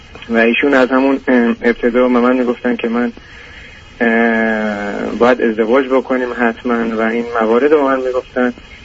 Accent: Iran; moved away as an adult; 33 سالم هست، خانومم ایشونم 33 سالشون هست. من در سال 2012 تقریباً 6 سال پیش برای ادامه تحصیل برای مقطع دکترا از ایران خارج شدم، اومدم اروپا

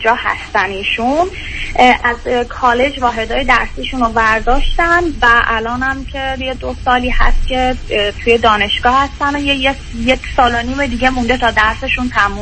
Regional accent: Iran; moved away; من تقریبا 3 ساله که از ایران مهاجرت کردم.

